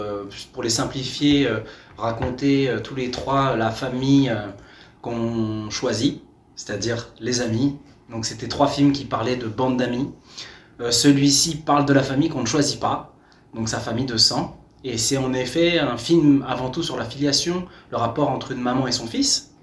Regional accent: Montfermeil, Île-de-France, France; on a grandi ensemble à Montfermeil. Moi, c'est tout le côté de la famille de ma mère qui habite à Montfermeil.

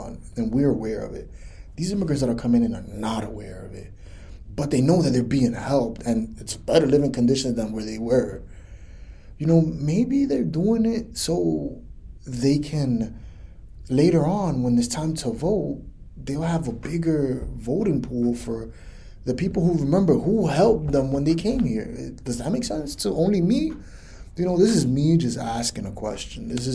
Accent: New York City, New York, United States; I grew up in New York City, and I see that there's a lot of immigrants that are coming in, and man, I'm for it.

